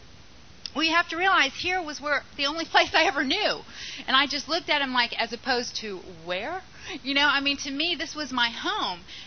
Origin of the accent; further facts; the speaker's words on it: Bassar, Kara Region, Togo; I was born and raised in Africa in a little village in Togo called Basari, and we were the only whites among 10,000 black people.